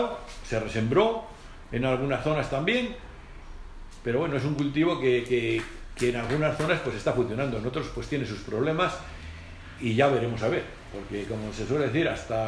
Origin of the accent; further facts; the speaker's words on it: Castile and León, Spain; En la provincia de Soria, desgraciadamente, somos la provincia de España que menos hectáreas tiene de regadío.